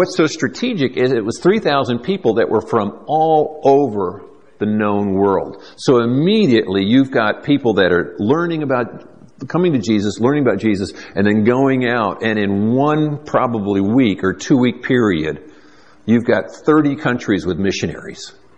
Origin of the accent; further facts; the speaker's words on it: East Coast, United States; moved away as an adult; now in Northwest, United States; I'm from the East Coast, so when I came to the Northwest years ago and got on a ferry to go to Friday Harbor